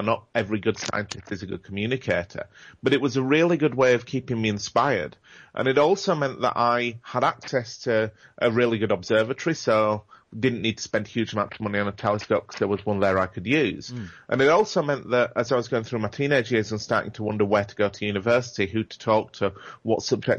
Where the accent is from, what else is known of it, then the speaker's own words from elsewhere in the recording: Australia; So that's really good news for us as Australian space researchers.